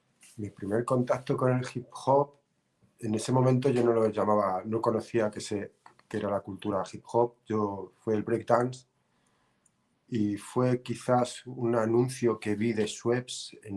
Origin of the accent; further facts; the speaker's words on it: Madrid, Community of Madrid, Spain; me crié en la Avenida de Aragón, en Arturo Soria, pero tuvimos que mudarnos a Móstoles cuando yo tenía 12 años, 11 o 12 años